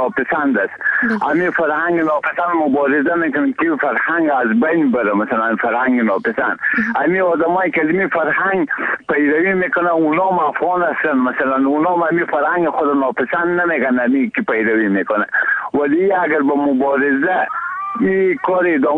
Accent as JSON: {"language": "Persian", "country": "Afghanistan", "said": "ما همه افغان هستیم"}